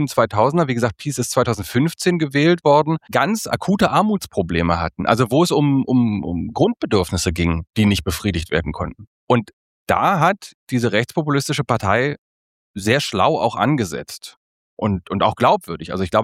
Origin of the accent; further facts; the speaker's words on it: East Germany, Germany; also auch ich komme aus dem Osten, auch meine Familie hat das erlebt